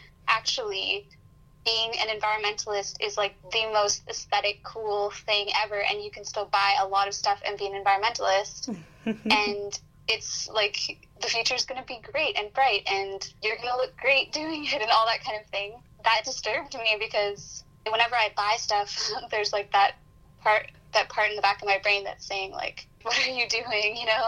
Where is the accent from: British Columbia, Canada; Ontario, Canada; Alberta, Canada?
British Columbia, Canada; Vancouver; I'm from Vancouver, and you know, I go to Victoria pretty frequently